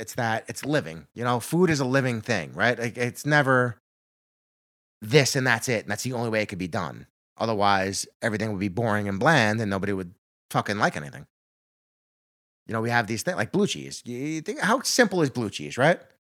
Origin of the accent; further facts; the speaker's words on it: Yonkers, New York, United States; my friend Ken that I grew up with in Yonkers.